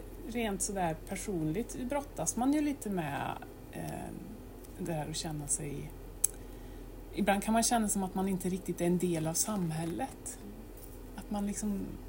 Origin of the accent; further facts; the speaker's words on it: Karlstad, Värmland, Sweden; Jag är väl född i Karlstad, antar jag.